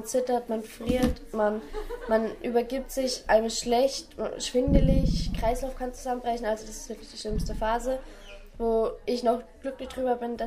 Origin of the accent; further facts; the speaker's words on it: Berlin, Germany; ich komme aus Berlin-Kreuzberg und ich war früher mal drogenabhängig.